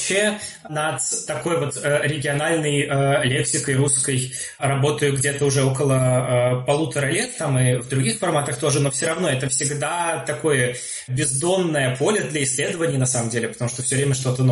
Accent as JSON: {"language": "Russian", "region": "Moscow", "country": "Russia", "said": "Да, я сам из Москвы"}